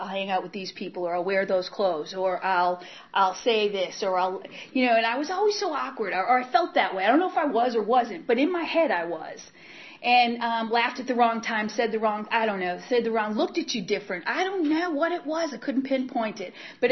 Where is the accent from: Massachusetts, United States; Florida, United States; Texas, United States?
Massachusetts, United States; Worcester; I'm from Worcester, Massachusetts, and I grew up in the projects of Worcester, Massachusetts, so I'm an Irish scrapper.